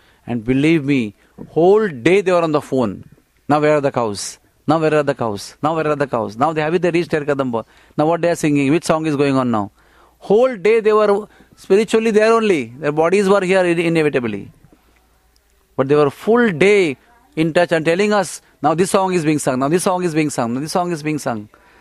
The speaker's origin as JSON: {"language": "English", "region": "Karnataka", "country": "India", "tie": "born or raised there", "said": "Like some people try to plant Hoppu Samba from Ratnagiri in Andhra Pradesh and in Karnataka, in my hometown, but something else came out than the Hoppu Samba."}